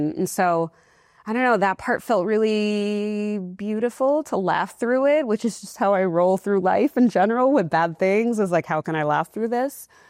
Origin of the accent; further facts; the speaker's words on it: Puerto Rico; moved away; And so growing up in Puerto Rico, it's so interesting because nowadays I'm constantly trying to get back to Puerto Rico and I feel this really deep homesickness.